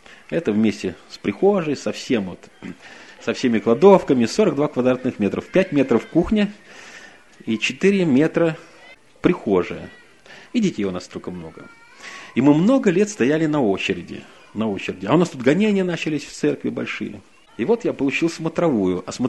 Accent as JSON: {"language": "Russian", "region": "Saint Petersburg", "country": "Russia", "tie": "born or raised there", "said": "Получить могу только я, потому что я коренной житель."}